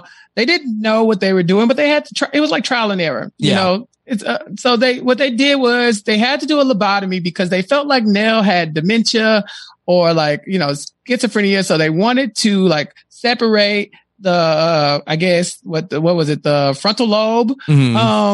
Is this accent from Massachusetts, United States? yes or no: no; Texas, United States; Like, I'm from Texas, Rob. Texas Chainsaw Massacre is a thing here.